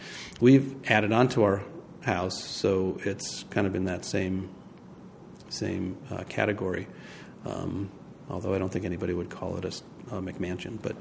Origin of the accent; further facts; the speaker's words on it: New York, United States; So while I grew up in Central New York